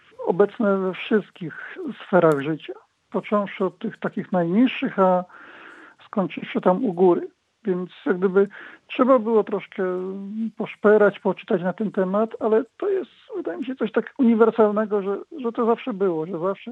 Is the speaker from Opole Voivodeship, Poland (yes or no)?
yes; Głuchołazy, Opole Voivodeship, Poland; pojawiają się Głuchołazy, to jest moje rodzinne miasto, już takie, bo tam się urodziłem.